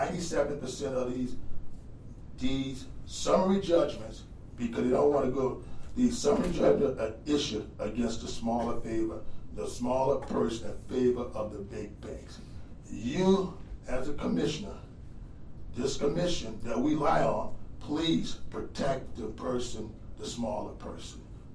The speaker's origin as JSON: {"language": "English", "town": "Houston", "region": "Texas", "country": "United States", "said": "from Houston, Harris County, Texas."}